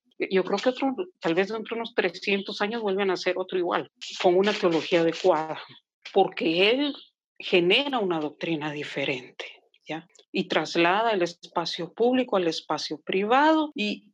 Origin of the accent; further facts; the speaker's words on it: Guatemala; moved away as an adult; Pero había algo más en mí de búsqueda y tuve que salir de las fronteras de Guatemala para dar y viajar hacia el sur, a la linda y preciosa ciudad de Buenos Aires, Argentina